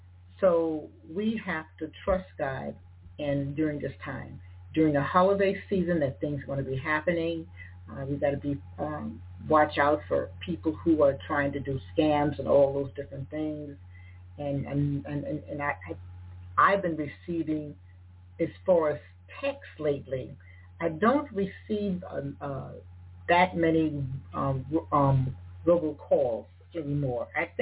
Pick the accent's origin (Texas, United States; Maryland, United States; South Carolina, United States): South Carolina, United States; and I'm from South Carolina, where I am 45 minutes away from Charleston.